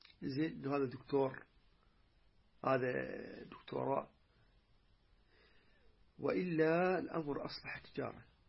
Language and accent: Arabic; Iraq; يعني هسه مثلا عندنا بالعراق عندنا الدينار، لكن الدولار يمشي